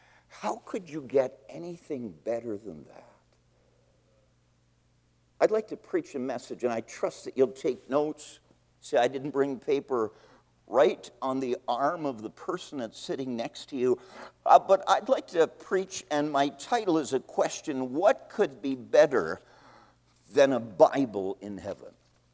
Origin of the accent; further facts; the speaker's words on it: St. Catharines, Ontario, Canada; I'm a Canadian. I was born in St. Catharines, Ontario, and other than 3 years of Bible school in North Carolina, all my life I've been in Canada.